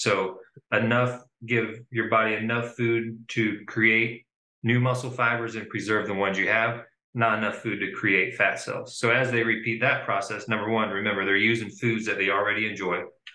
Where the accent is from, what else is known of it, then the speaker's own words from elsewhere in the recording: Fort Myers, Florida, United States; Yeah, born and raised in Fort Myers.